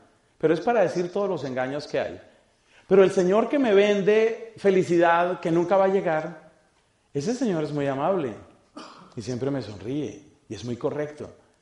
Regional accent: Colombia; now in United States; Esto no lo digo como colombiano, no.

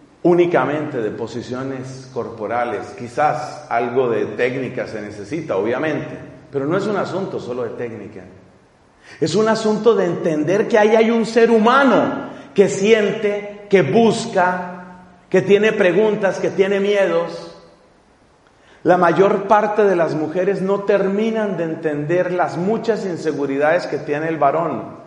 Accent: Colombia; con un grupo de parejas en mi país, en Colombia

